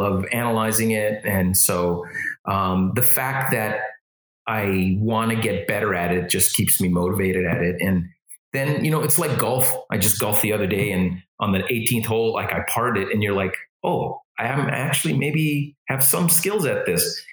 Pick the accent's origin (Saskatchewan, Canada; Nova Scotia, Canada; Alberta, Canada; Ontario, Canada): Alberta, Canada; Edmonton; because I mean, I grew up in Canada, and so like hockey's everywhere.